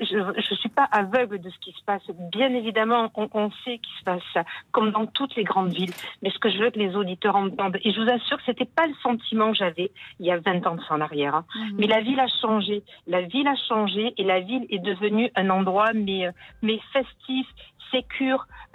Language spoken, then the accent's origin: French; Marseille, Provence-Alpes-Côte d'Azur, France; Je suis marseillaise depuis toujours, marseillaise de cœur. J'adore ma ville